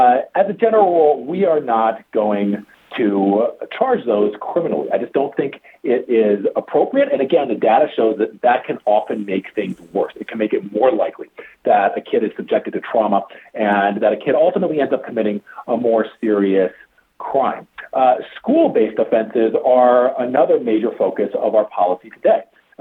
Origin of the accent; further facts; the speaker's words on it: Michigan, United States; You know, I grew up in Washtenaw County, and I know for a fact that as a white guy, white teenager, me and my friends were, you know, we were engaged in some adolescent misbehavior.